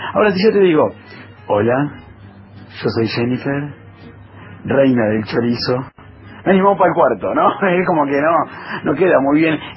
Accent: Bragado, Buenos Aires Province, Argentina; born there; now in Mendoza, Argentina; yo soy del Club de la Risa de Mendoza. Me vine a vivir a Mendoza hace varios años, en realidad nací en Bragado, provincia de Buenos Aires

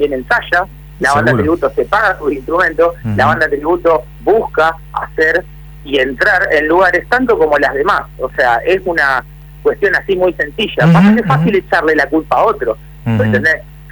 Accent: Santa Fe, Argentina; como sabrán, soy de Santa Fe, mis compañeros son de Paraná

